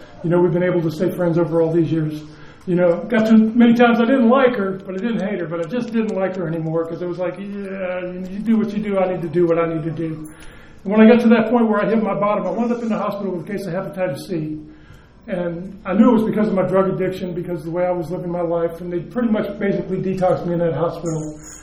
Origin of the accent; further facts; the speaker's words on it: Savannah, Georgia, United States; I'm gratefully here from Savannah, Georgia, a member of the Primary Purpose Home Group